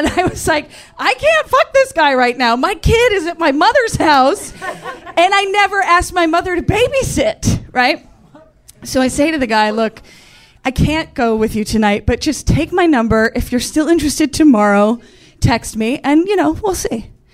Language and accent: English; New York, United States; For my hometown, I have to say, I grew up in Central New York.